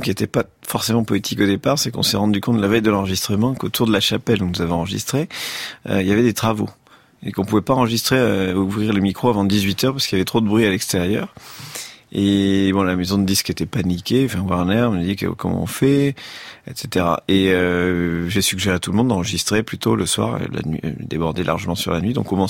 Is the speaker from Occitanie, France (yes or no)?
yes; Toulouse, Occitanie, France; à Toulouse, dans ma ville natale